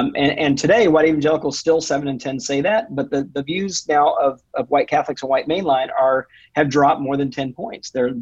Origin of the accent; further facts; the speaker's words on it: Mississippi, United States; even in my home state of Mississippi